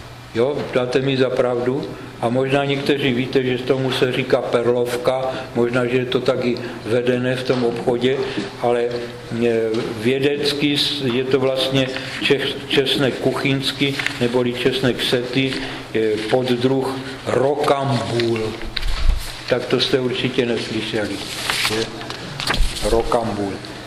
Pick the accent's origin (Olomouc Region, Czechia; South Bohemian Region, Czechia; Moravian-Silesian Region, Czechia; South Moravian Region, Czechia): Moravian-Silesian Region, Czechia; Ten jsem tady jako na severu u nás ve Slezsku nenašel. Je zajímavé, že v Polsku najdete teplomilnější rostliny jako třeba v našem Slezsku.